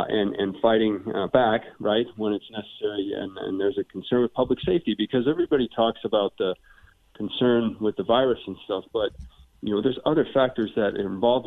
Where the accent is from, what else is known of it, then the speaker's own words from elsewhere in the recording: Great Falls, Montana, United States; born there; Sure. I was born in Great Falls, Montana. I graduated from Grand Junction High School.